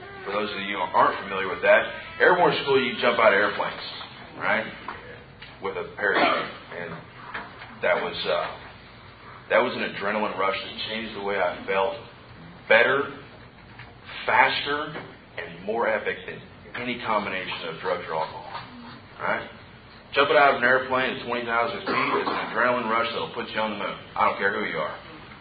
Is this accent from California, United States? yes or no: yes; Wasco, California, United States; also born or lived in Bakersfield; So I grew up in Wasco, California, and Bakersfield, went back and forth.